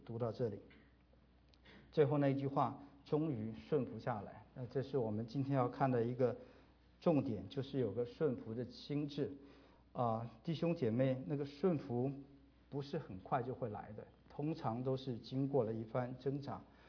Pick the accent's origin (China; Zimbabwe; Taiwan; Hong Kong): Taiwan; 我们来自台湾，那里亲友众多